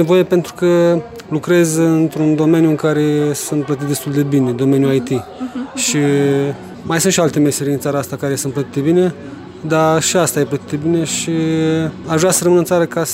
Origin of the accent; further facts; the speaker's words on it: Romania; Da, sunt foarte mândru că sunt român